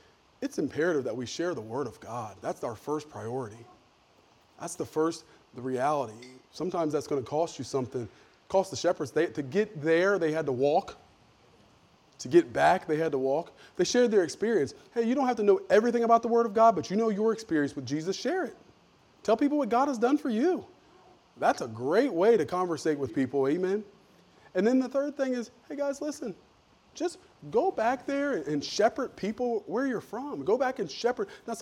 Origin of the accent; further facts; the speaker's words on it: Wilmington, Ohio, United States; I was born in Clint Memorial Hospital in Wilmington, Ohio. I went to Roy E. Holmes Elementary School in Wilmington, Ohio. I went to Wilmington Middle School, Wilmington High School. I went to Wilmington College.